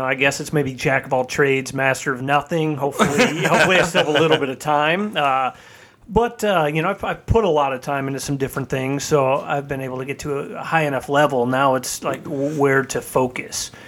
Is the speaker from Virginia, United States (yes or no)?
no; Florissant, Missouri, United States; I grew up in an area called Florissant.